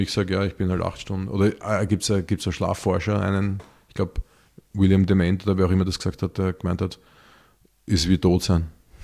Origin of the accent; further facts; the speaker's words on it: Vienna, Austria; für uns Städter, und ich bin Wiener